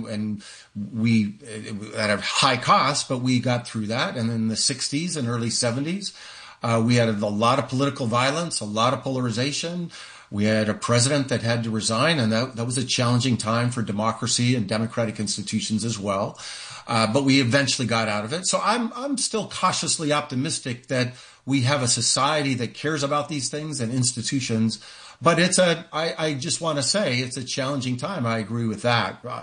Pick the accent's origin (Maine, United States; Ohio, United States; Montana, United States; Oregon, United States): Montana, United States; born there; maybe just because I was born in Montana